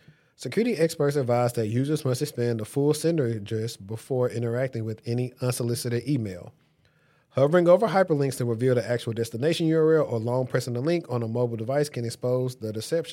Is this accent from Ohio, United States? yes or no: yes; Cleveland, Ohio, United States; I'm from Cleveland. I can't do it like he do it.